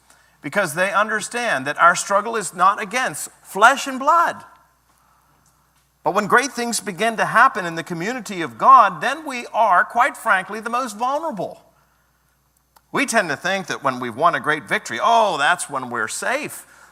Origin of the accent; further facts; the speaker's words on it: Pennsylvania, United States; You know, I grew up in Pennsylvania. I did not grow up near the beach. We visited the beach from time to time over the course of my childhood, but I grew up in the mountains.